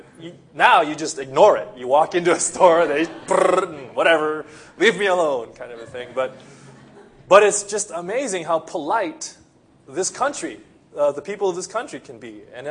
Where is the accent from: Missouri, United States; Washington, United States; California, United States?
California, United States; Los Angeles; now in Japan; I come from Los Angeles, as many of you know, and if you've been to Los Angeles, they're not beautiful.